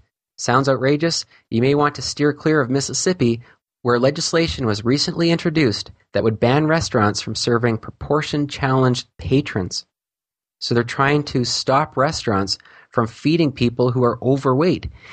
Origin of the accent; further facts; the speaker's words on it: Canada; now I'm a Canadian, so we have all our health care paid for us here.